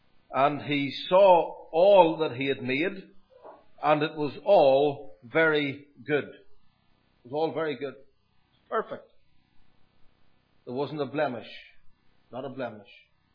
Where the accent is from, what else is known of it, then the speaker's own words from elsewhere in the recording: Toronto, Ontario, Canada; Somebody asked me yesterday in the shop, where are you from? I said, Toronto.